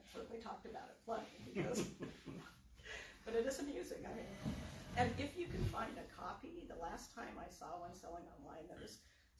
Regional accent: California, United States; I'm from the Bay Area in California, and so my family was all there when I was little

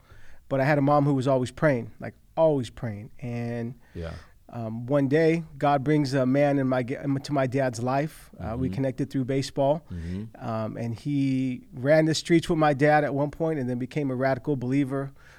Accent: California, United States; Yes. Yeah, West Coast kid all

